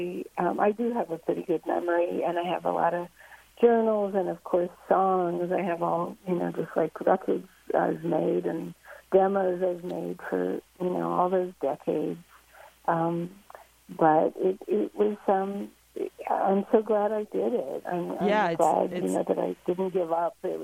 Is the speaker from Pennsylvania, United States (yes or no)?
yes; Pittsburgh, Pennsylvania, United States; I really loved music when I got to New York, but it was, I grew up in Pittsburgh and yes.